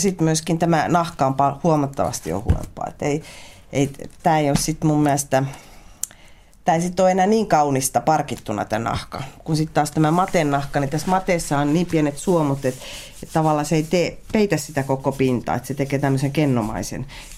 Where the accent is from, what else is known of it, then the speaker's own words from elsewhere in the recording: Rymättylä, Southwest Finland, Finland; mä oon kotoisin Rymättylästä kalastuspitäjästä, missä niin kuin syödään aina kalaa